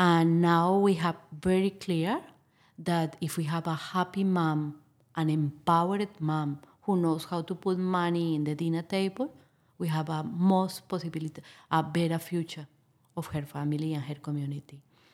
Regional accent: Colombia; English is a second language; It's too much when people target you because you are the Colombians in the town

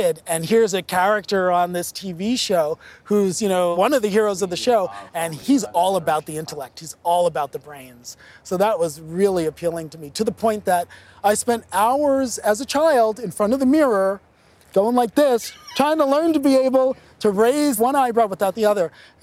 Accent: Long Island, New York, United States; What can be very conservative Long Island. So it was a hard place

